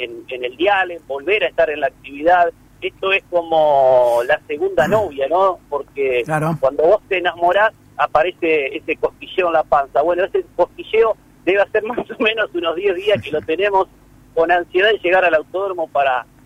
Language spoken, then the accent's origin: Spanish; Concordia, Entre Ríos, Argentina; yo soy de Concordia, la provincia de Entre Ríos.